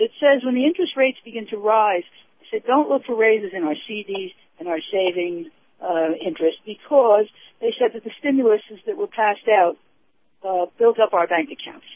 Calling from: Sarasota, Florida, United States; Good morning, Captain. … from Sarasota.

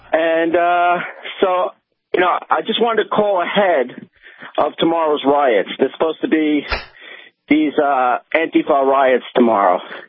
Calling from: Long Island, New York, United States; I'm calling from Long Island.

